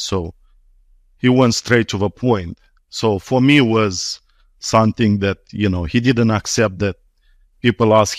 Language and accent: English; Nisporeni, Nisporeni District, Moldova; born there; English is a second language; So I was born in Nisporen, and then I went to Chisinau, which is capital of Moldova.